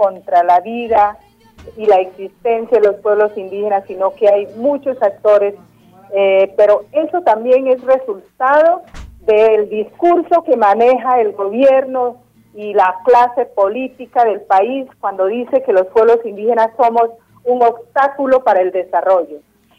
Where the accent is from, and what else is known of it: Colombia